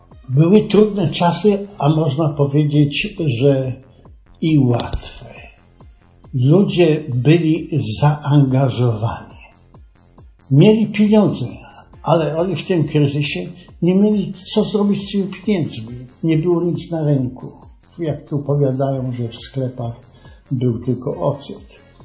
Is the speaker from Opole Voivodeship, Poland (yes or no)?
yes; Chrząstowice, Opole Voivodeship, Poland; pochodzę z takiej wioski pod Opolem Chrząstowice